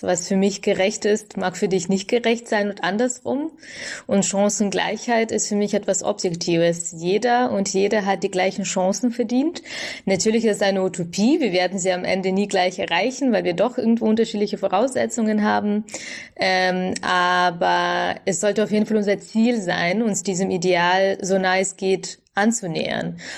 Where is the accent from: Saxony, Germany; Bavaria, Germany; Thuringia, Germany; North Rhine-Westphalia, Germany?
Bavaria, Germany; in Bayern, wo ich herkomme